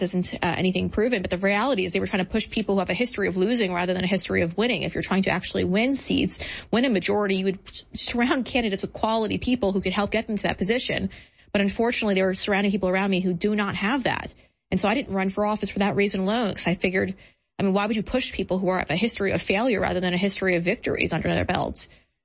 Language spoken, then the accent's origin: English; New York, United States; I will say this, though. You know, I'm from New York, and I left New York because I was going to get involved in local politics over there